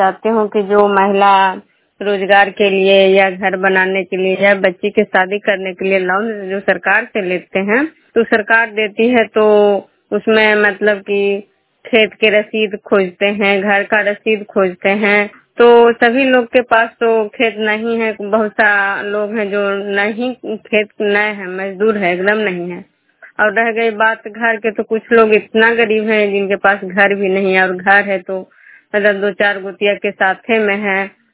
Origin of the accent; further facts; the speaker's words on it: Bishnupur, Bihar, India; मैं विष्णुपुर ग्राम खजरा पंचायत नालंदा जिला नगरनौसा प्रखंड के निवासी हूँ।